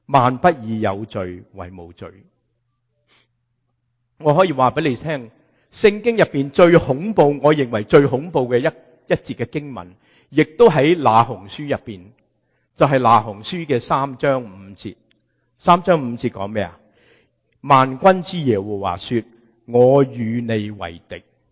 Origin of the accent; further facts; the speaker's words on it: Guangdong, China; 他的忍耐好像我们广东人煲汤一样